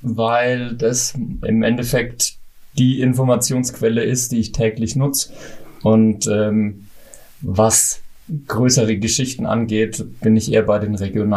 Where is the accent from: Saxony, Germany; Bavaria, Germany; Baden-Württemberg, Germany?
Bavaria, Germany; Riedenheim; Also mein Heimatort ist Riedenheim im südlichen Würzburger Landkreis. Da steht auch noch mein Elternhaus.